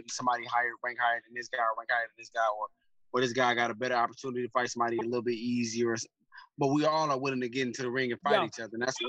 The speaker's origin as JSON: {"language": "English", "town": "Detroit", "region": "Michigan", "country": "United States", "said": "I'm from Detroit, man. They don't never give us nothing, man."}